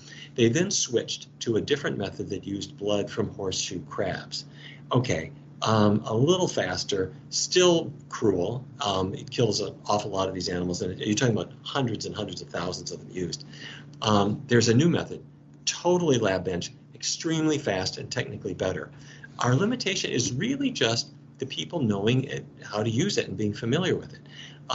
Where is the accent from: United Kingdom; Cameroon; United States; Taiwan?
United States; Fargo, North Dakota; I grew up in Fargo, North Dakota.